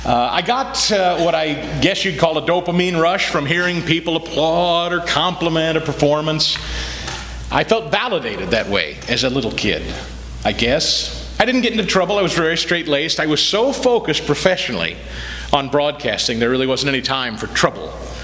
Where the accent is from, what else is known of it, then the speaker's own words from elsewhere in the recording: Kansas City, Missouri, United States; I was hosting an overnight radio show in my hometown then of Kansas City.